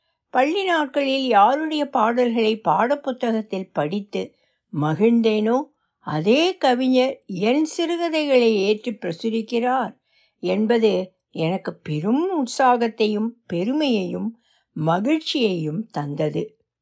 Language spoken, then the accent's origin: Tamil; Cheruppalur, Tamil Nadu, India; also born or lived in Eethavilai; கன்னியாகுமரி மாவட்டத்தில் உள்ள ஈத்தவிளை என்ற சிறு விவசாய கிராமத்தில் 1955 பிறந்தேன். என் தந்தை தமிழ்நாடு பொதுப்பணித்துறையில் பணி செய்தார். அப்போது செருப்பாலூர் என்ற ஊரில் வசித்தோம்.